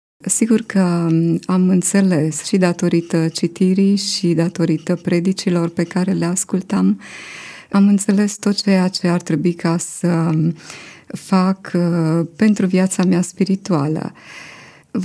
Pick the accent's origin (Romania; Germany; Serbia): Romania; Moldova Nouă, Caraș-Severin; born there; also born or lived in Orșova; orașul meu natal, Moldova Nouă